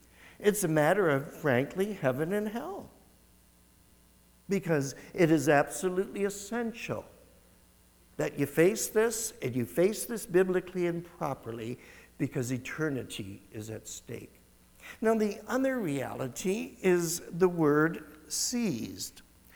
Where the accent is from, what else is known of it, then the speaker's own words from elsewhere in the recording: Windsor, Ontario, Canada; I grew up in Windsor